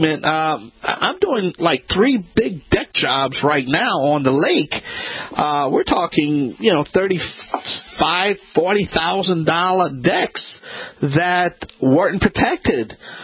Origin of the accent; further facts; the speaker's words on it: Louisiana, United States; I'm the Cajun man.